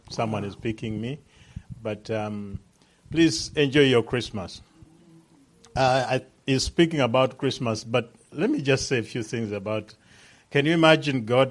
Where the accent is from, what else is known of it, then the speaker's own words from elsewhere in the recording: Uganda; now in Lesotho; I'm from Uganda. But I don't live in Uganda. I live in Lesotho.